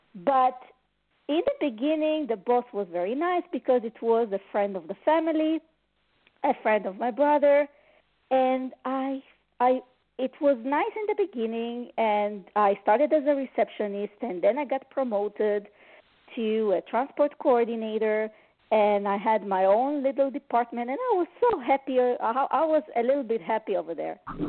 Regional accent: Montreal, Quebec, Canada; So one day I saw those ladies that are going downtown here in Montreal, because I'm from Montreal, Canada.

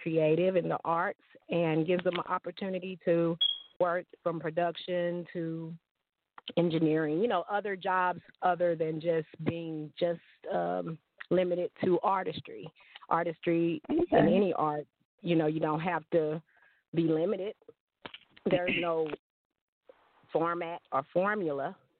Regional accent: Texarkana, Texas, United States; now in Crowley, United States; I'm from Texarkana, Texas, now residing in Texas in the Dallas-Fort Worth area, Crowley to be exact.

